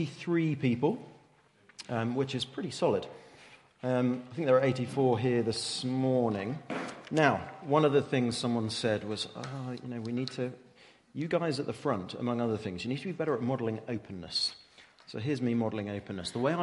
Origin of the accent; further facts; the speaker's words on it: Dover, South East England, United Kingdom; now in London, United Kingdom; I grew up in Dover in a small town. Well, I was in a village on the edge of Dover, so literally grew up in a village